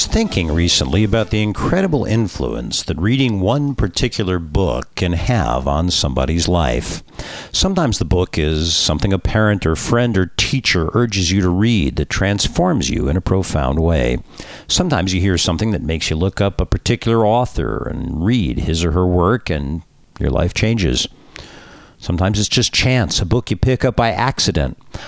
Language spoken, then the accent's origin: English; Los Angeles, California, United States; why would any of this compel a Jewish little boy growing up in Los Angeles, California, far from the major theaters of this old conflict, to become obsessed?